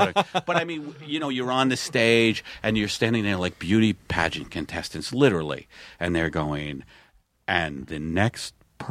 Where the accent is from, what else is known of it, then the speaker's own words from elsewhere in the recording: Staten Island, New York, United States; I come from Staten Island where people don't travel.